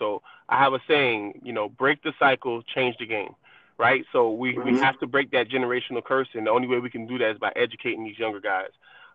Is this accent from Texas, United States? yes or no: no; North Miami, Florida, United States; now in Sunrise, United States; Well, you know, I grew up in North Miami.